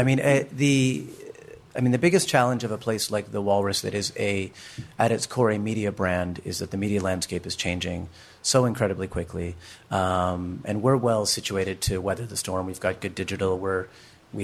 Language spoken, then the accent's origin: English; Halifax, Nova Scotia, Canada; I'm from Halifax.